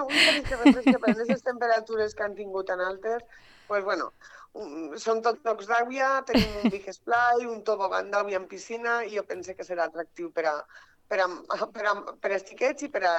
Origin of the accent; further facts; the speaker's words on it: Burriana, Valencian Community, Spain; quan dius d'on eres de Borriana, ah, jo vaig estar un any